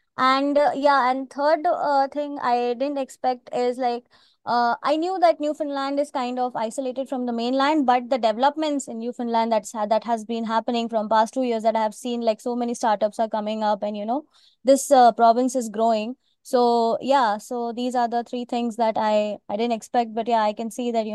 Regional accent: India; moved away as an adult; So I'm from India. I came here in the year 2022, in fall, September

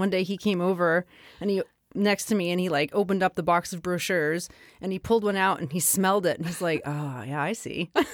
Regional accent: Pacific Northwest, United States; I was growing up in the Pacific Northwest, school started in September.

